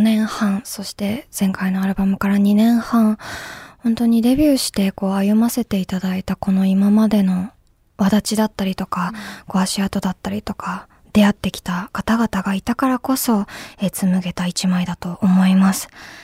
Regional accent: Amami Oshima, Kagoshima, Japan; 奄美大島出身なんですけど、

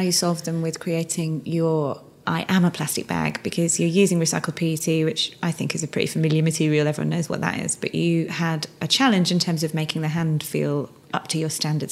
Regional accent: England, United Kingdom; Because we're very English. We hate the word journey.

